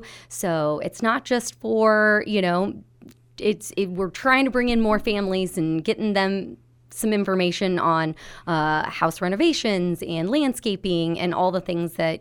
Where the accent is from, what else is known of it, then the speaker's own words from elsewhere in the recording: Abingdon, United States; also born or lived in St. Louis; I'm born and raised in Abingdon, and I came to Mammoth College after high school for a year and then jetted off to St. Louis for the next 17 years